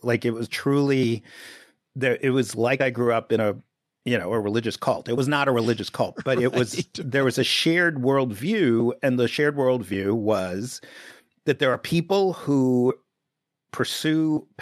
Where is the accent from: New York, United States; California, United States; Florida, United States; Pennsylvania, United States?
New York, United States; New York City; I grew up in Greenwich Village in the 70s, a very arty world, a lot of artists. And I grew up in a building that was all artists.